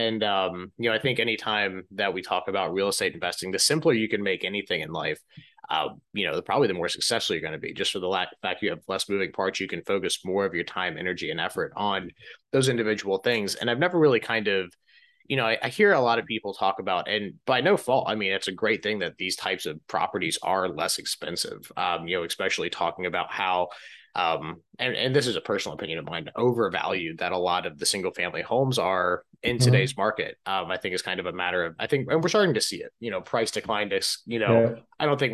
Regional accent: Tallahassee, Florida, United States; And growing up, I grew up in North Florida in the Tallahassee area, and there's a lot of manufactured and mobile homes

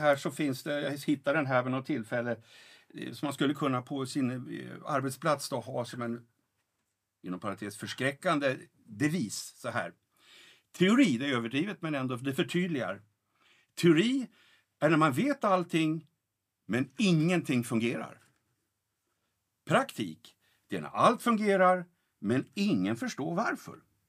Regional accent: Sweden; Jag är en vanlig svensk som är 72.

